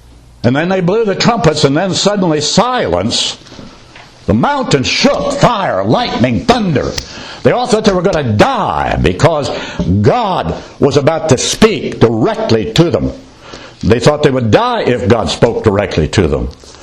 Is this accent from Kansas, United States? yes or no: no; Claypool, Indiana, United States; I never saw in my local Methodist church that I grew up in Claypool, Indiana.